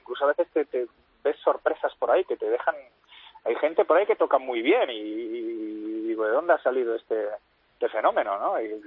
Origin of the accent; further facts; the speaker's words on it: Barcelona, Catalonia, Spain; encima soy de Barcelona, concurso se hace en Barcelona, claro, es como ganar algo en casa